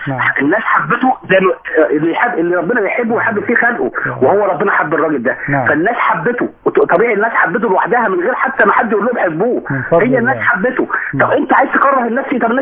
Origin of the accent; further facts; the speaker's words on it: Alexandria, Alexandria Governorate, Egypt; انا محافظه اسكندريه